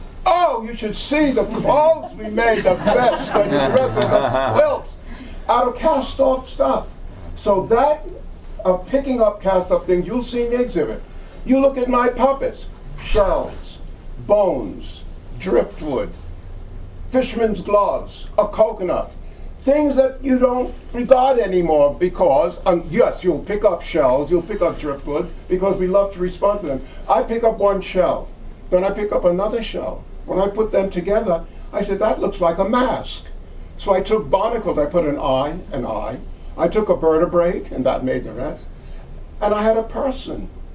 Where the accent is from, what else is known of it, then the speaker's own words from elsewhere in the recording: New York City, New York, United States; Growing up in New York City, the Depression years of the 30s, you know, when my parents could feed, clothe, and house us, but they couldn't do any extra.